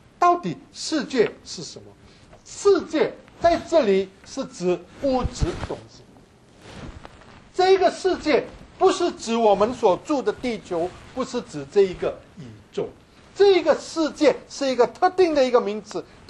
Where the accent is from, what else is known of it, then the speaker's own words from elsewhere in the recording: Indonesia; moved away as an adult; now in Taiwan; 在印尼从来没有冬天的，所以我们在印尼长大的，我们从来不需要一备什么冬天的衣服。当我们一家四个人从印尼搬到台湾的时候，我们八月份到台湾